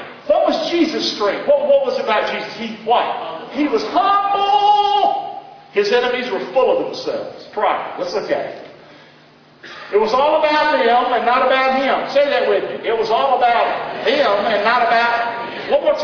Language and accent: English; the South, United States; Because I was raised that way in the South.